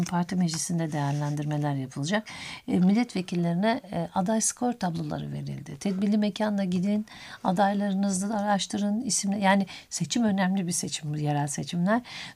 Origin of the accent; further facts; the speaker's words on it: Keskin, Kırıkkale, Turkey; born there; Ankara Kırıkkale Keskin doğumluyum. Yani o zaman Ankara'ydı. Sonra Kırıkkale'li oldum. İlçedeyim